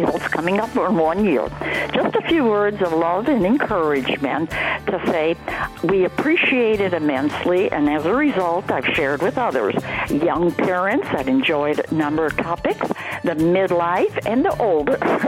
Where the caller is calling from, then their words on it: Mount Clemens, Michigan, United States; I'm calling you from Mount Clemens, Michigan.